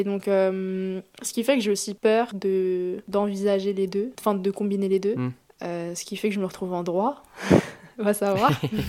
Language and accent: French; France; Vraiment, enfin, en tant que Français, on a du sang sur les mains